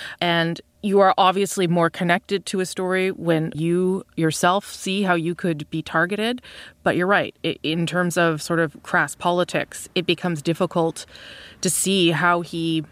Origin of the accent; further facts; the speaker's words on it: Winnipeg, Manitoba, Canada; I'm from Winnipeg, and I went to a high school called Churchill High School.